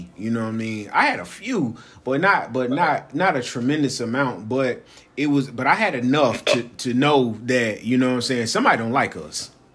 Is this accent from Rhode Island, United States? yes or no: no; Valdosta, Georgia, United States; racism and some tension and stuff like that growing up in Valdosta.